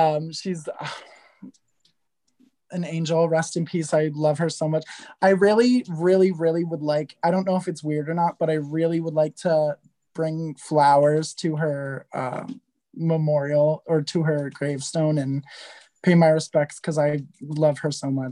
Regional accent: Canada; I'm Canadian.

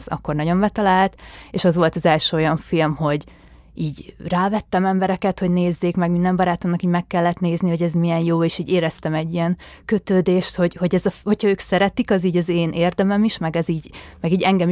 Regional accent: Szeged, Csongrád-Csanád, Hungary; born there; 1993. március 31-én születtem Szegeden.

